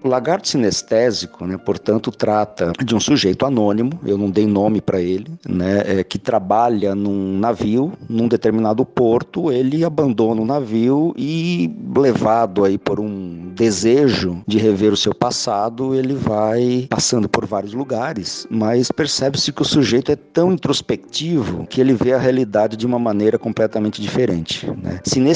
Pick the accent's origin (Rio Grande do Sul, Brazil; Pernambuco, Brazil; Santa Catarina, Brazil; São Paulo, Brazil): Santa Catarina, Brazil; Blumenau; born there; lá na cidade de Blumenau, que é onde eu nasci